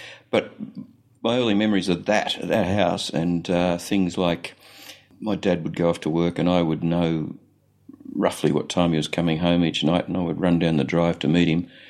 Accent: Elsternwick, Victoria, Australia; born there; So I was born in Elsternwick at Hopetoun Hospital, I believe, but I could have that wrong.

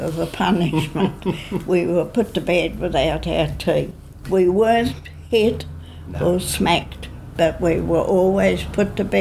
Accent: Sydney, New South Wales, Australia; born there; also born or lived in Tasmania; I was born in Sydney at Darlinghurst in 1913, April 1913.

